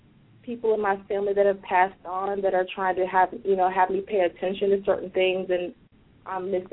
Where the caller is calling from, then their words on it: West Palm Beach, Florida, United States; I'm calling from West Palm Beach, Florida.